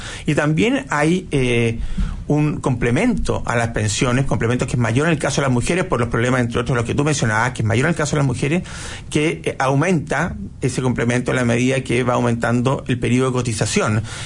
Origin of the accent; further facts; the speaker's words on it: Chile; El Estado somos todos los chilenos.